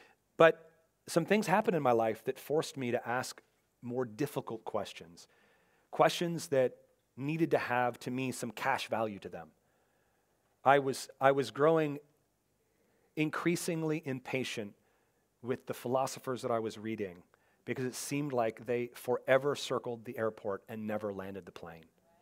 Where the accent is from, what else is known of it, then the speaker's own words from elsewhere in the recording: Seattle, Washington, United States; but growing up in Seattle, I didn't know any.